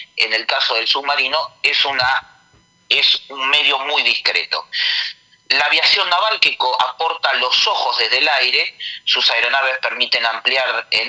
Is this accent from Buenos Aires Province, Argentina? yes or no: yes; Mar del Plata, Buenos Aires Province, Argentina; born there; Yo soy nacido en Mar del Plata, uh-huh. siempre me tocó ver el mar